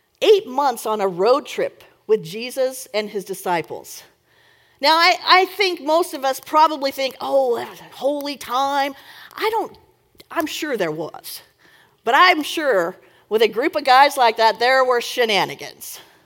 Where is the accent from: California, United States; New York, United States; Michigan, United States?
California, United States; Fremont; Now, I grew up in Fremont, just across the bay, and there is a relatively sizable deaf population.